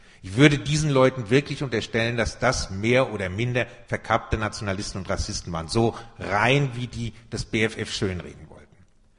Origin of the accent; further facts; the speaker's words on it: Frankfurt, Hesse, Germany; Ich komme aus Frankfurt.